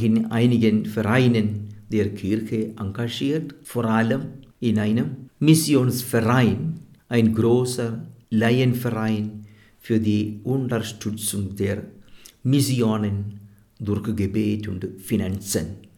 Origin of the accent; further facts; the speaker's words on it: Chammalamattam, Kerala, India; born there; German is a second language; Ich wurde am 20. März 1951 in meiner Heimatort Chammalamattam im Bundesstaat Kerala in Südindien geboren. Ich bin das jüngste von den 8 Kindern meiner Eltern.